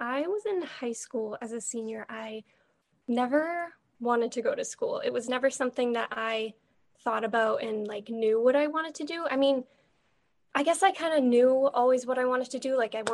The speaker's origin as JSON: {"language": "English", "town": "Boston", "region": "Massachusetts", "country": "United States", "said": "I am from the Boston area in Massachusetts."}